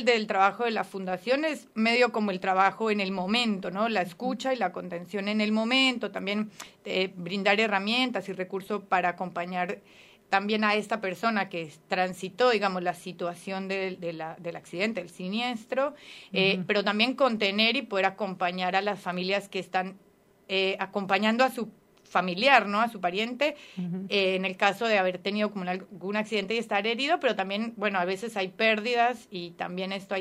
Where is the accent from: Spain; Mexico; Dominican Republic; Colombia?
Colombia; now in La Pampa, Argentina; soy colombiana, sí. Yo ya hace 12 años vivo en Argentina, pero bueno, soy de Colombia y acá en La Pampa estoy hace un año y medio larguito ya.